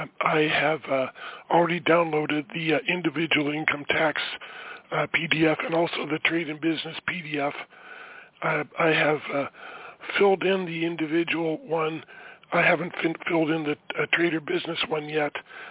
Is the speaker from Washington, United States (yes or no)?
yes; Washington, United States; born there; Now, my wife has a green card, and I was born in Washington State, and we both live in Washington State.